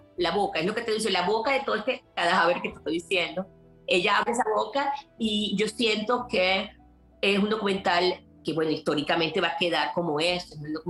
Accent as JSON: {"language": "Spanish", "country": "Venezuela", "said": "nosotros estamos como artistas venezolanos para poder hablar de eso."}